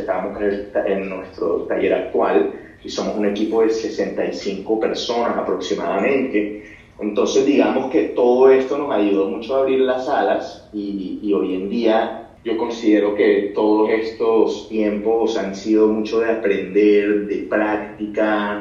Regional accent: Colombia; somos los primeros colombianos en ser aceptados al Salón del Móvil en Milán.

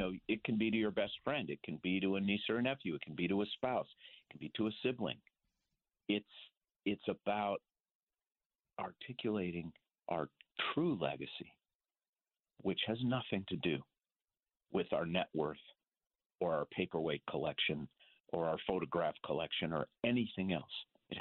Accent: Minneapolis, Minnesota, United States; born there; the fact that I was born in 1960 in Minneapolis doesn't tell you anything about me.

